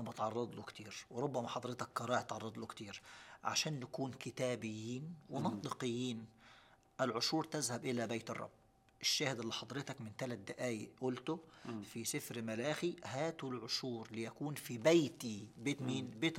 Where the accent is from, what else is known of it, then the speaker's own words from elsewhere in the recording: Upper Egypt, Egypt; عندنا في الصعيد في حاجة اسمها طلمبة المية